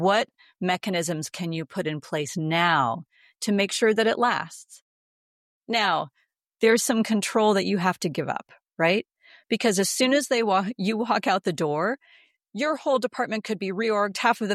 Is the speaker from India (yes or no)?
no; Canada; moved away as an adult; I was born in Canada, and lived there for my first 20 years.